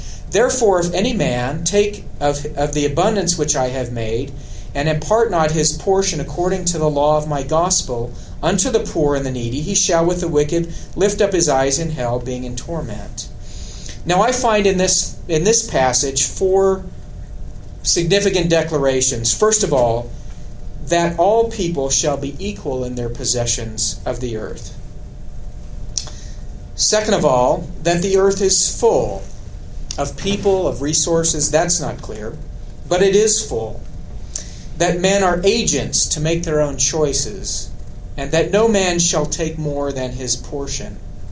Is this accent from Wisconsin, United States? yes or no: no; Austin, Texas, United States; I recall growing up in Austin, Texas, a day of great pollution